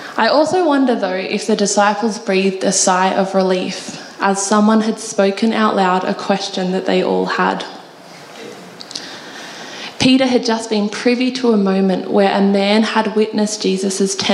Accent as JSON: {"language": "English", "country": "Australia", "accent": "Australian", "said": "and I'm going to, with my very Aussie accent"}